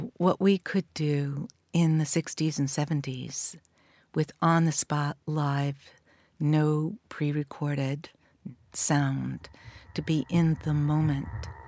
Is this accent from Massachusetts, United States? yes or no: yes; Massachusetts, United States; I'm from the East, so I grew up outside of Boston.